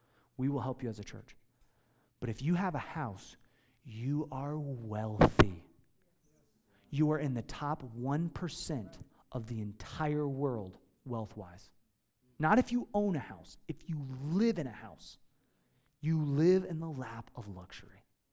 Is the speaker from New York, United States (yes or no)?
no; Iowa, United States; I grew up in Iowa. Listen, I grew up working on farms that made bacon.